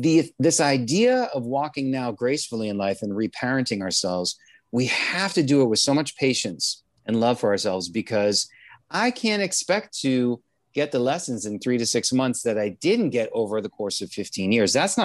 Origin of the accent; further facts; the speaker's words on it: Boston, Massachusetts, United States; now in California, United States; I'm from Boston.